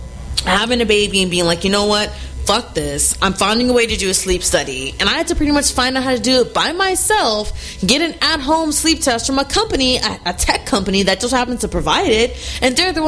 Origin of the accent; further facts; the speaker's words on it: Houston, Texas, United States; also born or lived in Austin; Like, I'm from Houston, but I lived in Austin for almost a decade. Now I'm out here in the Bay Area.